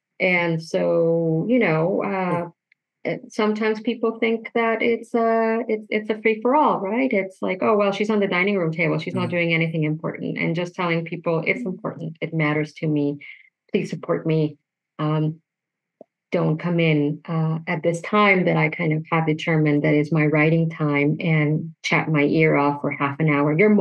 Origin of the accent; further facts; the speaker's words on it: Mexicali, Baja California, Mexico; And I come from a border town. I'm from the north. I'm from Mexicali.